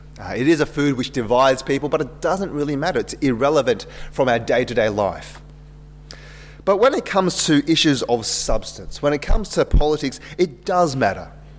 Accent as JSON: {"language": "English", "town": "Wagga Wagga", "region": "New South Wales", "country": "Australia", "tie": "born or raised there", "said": "I grew up in Wagga Wagga, and so that's being in Australia"}